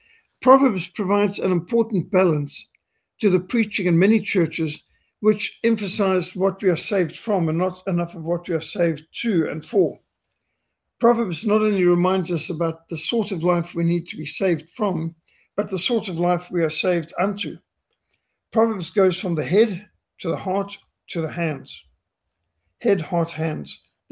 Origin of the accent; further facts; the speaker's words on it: Zimbabwe; When I was brought up in Rhodesia, it was very much integrity, very much work ethic.